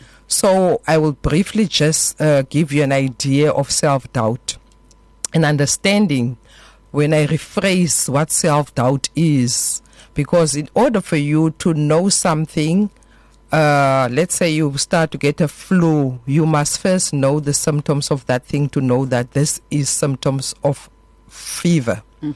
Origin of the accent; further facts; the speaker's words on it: King William's Town, Eastern Cape, South Africa; I am from the Eastern Cape, King Williamstown.